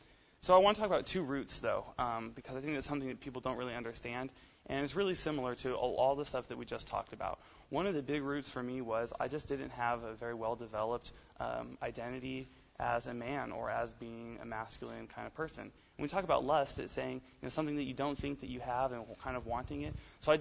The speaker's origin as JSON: {"language": "English", "region": "California", "country": "United States", "said": "I'm from California, so the situation there is a little different, too, even. I grew up in a Christian home"}